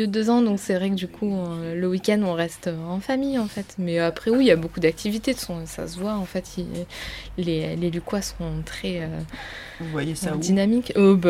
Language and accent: French; south of France, France; Nous, on vient du sud de la France, donc ça nous change, en fait.